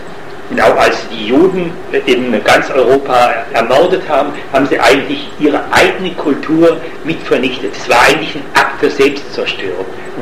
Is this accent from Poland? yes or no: no; Bohemia, Czechia; Ich wurde häufig als Tscheche betrachtet, weil ich aus Böhmen kam.